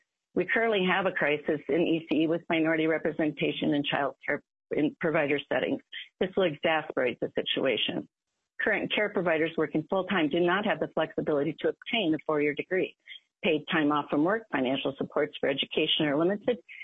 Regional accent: Iowa, United States; I grew up in Iowa. No one hold it against me.

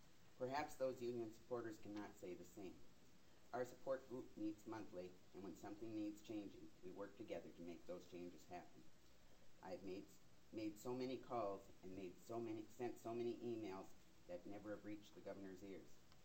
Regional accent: Cloquet, Minnesota, United States; from Cloquet, Minnesota.

